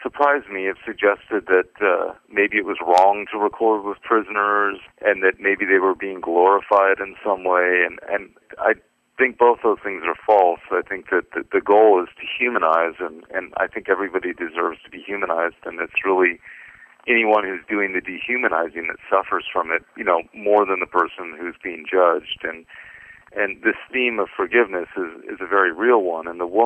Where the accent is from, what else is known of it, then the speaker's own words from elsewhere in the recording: California, United States; growing up in the Bay Area and seeing people returning after the war